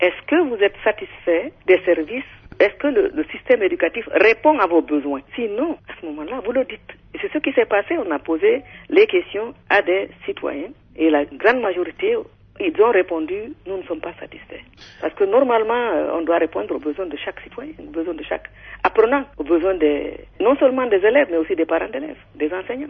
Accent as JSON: {"language": "French", "country": "Guinea", "said": "Mon pays, moi je suis de la Guinée"}